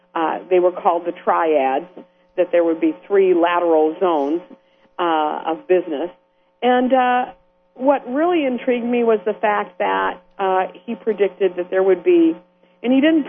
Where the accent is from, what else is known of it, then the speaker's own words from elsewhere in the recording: United States; Okay. I'm an American. I'm an American first.